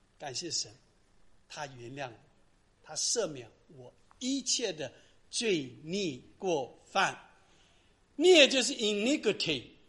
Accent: China; 这罪是我们中国人所认知的，我有没有罪？

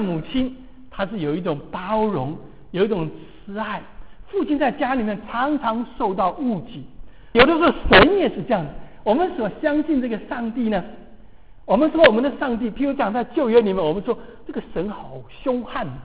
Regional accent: Taiwan; 我是就是1950年出生的，那个时候就是在台湾出生的第一代，那个最苦的那一年，小时候没有鞋子穿

